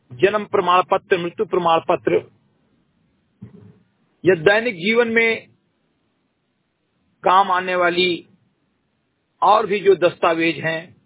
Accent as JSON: {"language": "Hindi", "town": "Bahraich", "region": "Uttar Pradesh", "country": "India", "tie": "born or raised there", "said": "ग्राम सभा सिमरीगढ़ी विकासखंड मेनपुरवा जनपद बहराइच का मूल निवासी हूं"}